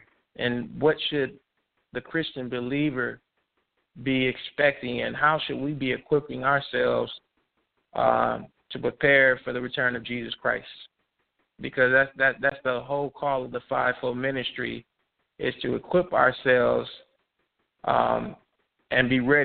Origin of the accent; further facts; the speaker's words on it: Rockford, Illinois, United States; And I'm sorry, my hometown is Rockford, Illinois. That's where my family is.